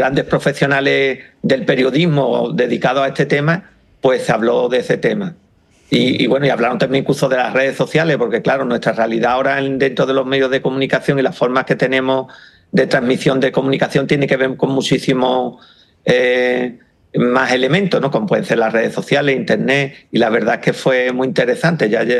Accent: Andalusia, Spain; porque yo soy andaluz

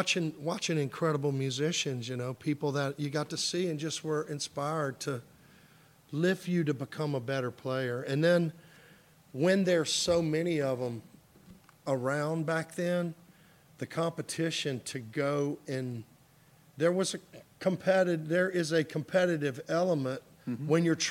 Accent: Baton Rouge, Louisiana, United States; growing up in Baton Rouge and growing up younger, there were some so cool bluesy rock and roll musicians.

